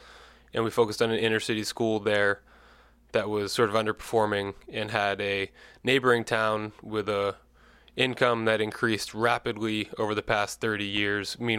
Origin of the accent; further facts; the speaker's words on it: Massachusetts, United States; I'm from Massachusetts, industrial city just outside of Boston, Massachusetts. I definitely come from a middle-class family, two working parents, and I grew up in a city